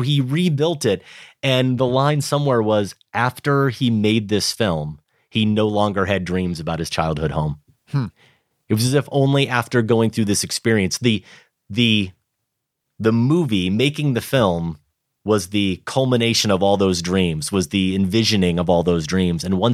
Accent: Grinnell, Iowa, United States; I was back in my hometown of Grinnell.

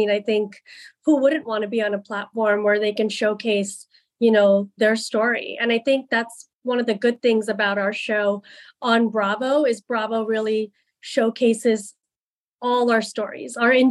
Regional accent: India; And so being Indian, I can say that's what I think it is because we're not what you necessarily see on TV.

